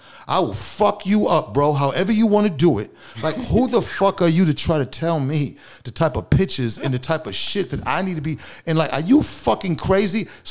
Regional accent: Boston, Massachusetts, United States; that's what it was growing up in Boston.

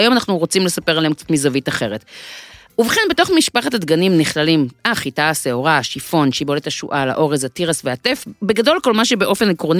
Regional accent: Hod HaSharon, Central District, Israel; also born or lived in Raanana; בדירה הראשונה שההורים שלי גרו, כשנולדתי ברעננה, היה באמת מטבח קטן

